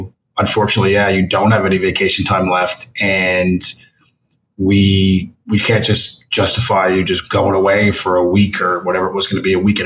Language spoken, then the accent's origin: English; Newfoundland and Labrador, Canada; It's going to be promoted and back in my home province and my hometown.